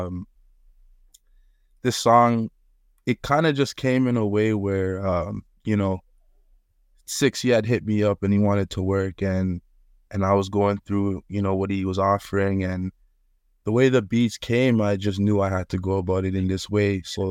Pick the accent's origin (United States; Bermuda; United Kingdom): Bermuda; now in Toronto, Canada; I was born in Toronto and ended up leaving around the age of 7, just after I recorded that first song, actually. And I moved to Bermuda, an island in the Atlantic. So I was out there for majority of my life. I didn't come back to Toronto until I was 18.